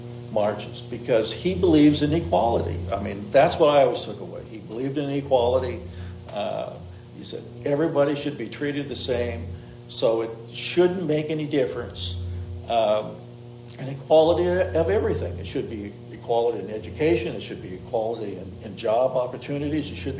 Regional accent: Grand Forks, North Dakota, United States; I grew up in Grand Forks, North Dakota. We didn't have any really minorities in town. It was a small town, and so I lived a different kind of world.

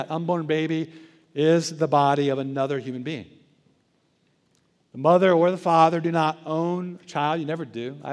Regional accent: Charlotte, North Carolina, United States; I'm from Charlotte. My extended family lives here. I've got aunts and uncles and cousins all over the place in this city.

